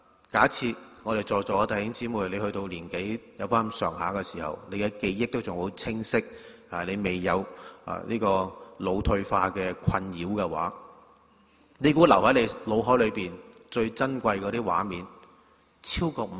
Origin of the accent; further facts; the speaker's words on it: Guangdong, China; 作為我們廣東人講的死剩種